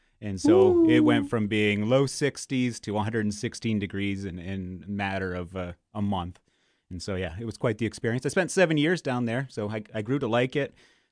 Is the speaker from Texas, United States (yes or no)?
no; Connecticut, United States; So I'm from Northwestern Connecticut, and people tend to think of Connecticut as a suburb of New York City, but where I grew up, it was pretty rural.